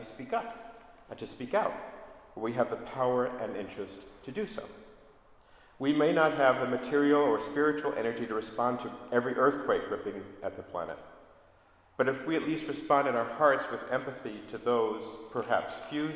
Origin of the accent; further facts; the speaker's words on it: Brooklyn, New York, United States; I grew up in Brooklyn, for crying out loud.